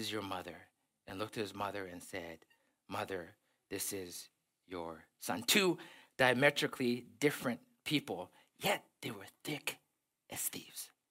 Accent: Zambia; A friend of mine I grew up in Zambia with got brain cancer

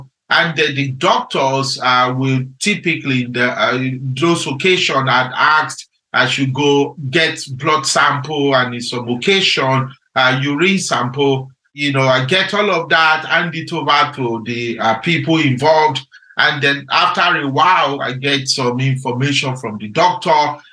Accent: Nigeria; growing up in Nigeria as a young child, I followed my late grandfather to the farm

